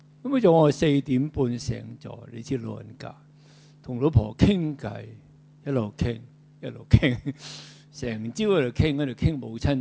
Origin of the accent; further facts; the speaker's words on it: Hong Kong; 我哋香港人好幸福啊！香港人真系，我哋又冇认真打过仗